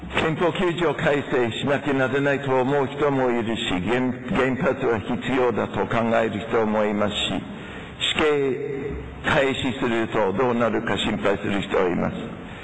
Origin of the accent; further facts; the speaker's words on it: Australia; Japanese is a second language; 私はオーストラリア出身ですけれども